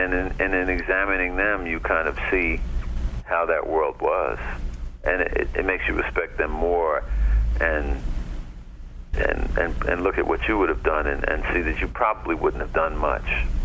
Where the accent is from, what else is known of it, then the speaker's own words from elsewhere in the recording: New York City, New York, United States; Well, first of all, I grew up in a house where people talk like that. I mean, I grew up in New York, but all my relatives grew up in the South.